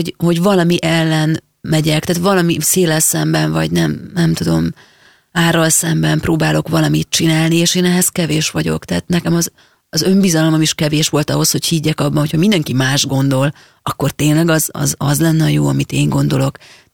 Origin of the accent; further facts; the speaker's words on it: Budapest, Hungary; én pesti vagyok. Én itt nőttem fel, nekem mindenem itt van, minden barátom.